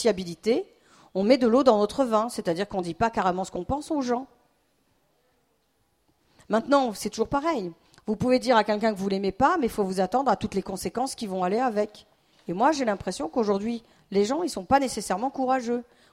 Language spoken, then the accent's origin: French; Toulon, Provence-Alpes-Côte d'Azur, France; Je viens de Toulon